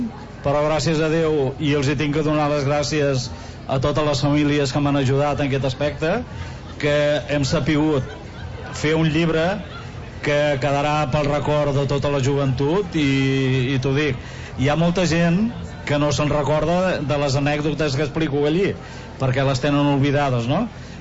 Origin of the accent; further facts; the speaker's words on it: Tarragona, Catalonia, Spain; Perquè no tothom pot dir, noi, jo sóc del Serrallo.